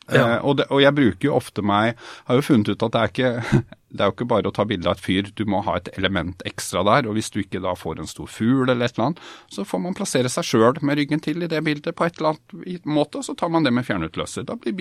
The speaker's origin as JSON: {"language": "Norwegian", "town": "Sarpsborg", "region": "Østfold", "country": "Norway", "said": "Sånn at når jeg her om dagen var hjemme I Sarpsborg"}